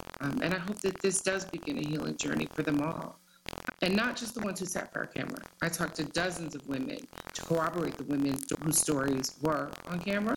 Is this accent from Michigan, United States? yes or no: yes; Detroit, Michigan, United States; I have been Black my whole life. I'm from Detroit.